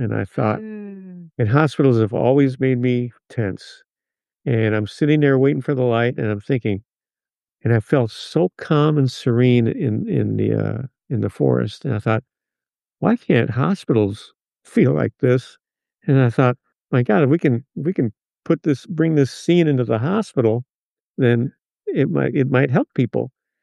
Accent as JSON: {"language": "English", "country": "Cuba", "tie": "born or raised there", "said": "I'm doing what my grandfather did. I grew up in Cuba"}